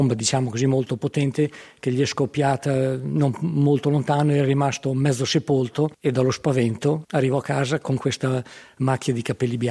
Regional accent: Bologna, Emilia-Romagna, Italy; Noi veniamo da Bologna

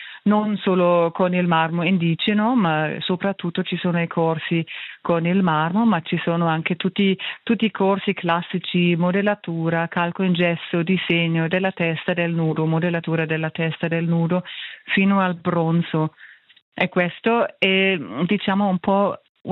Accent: Germany; Italian is a second language; moved away as an adult; also born or lived in Hamburg; now in Peccia, Switzerland; di origine sono tedesca, sono nata e cresciuta in Germania e poi ho studiato arte tra l'altro ad Amburgo e poi ho studiato con il diploma la pedagogia e anche la terapia dell'arte prima di venire a Peccia.

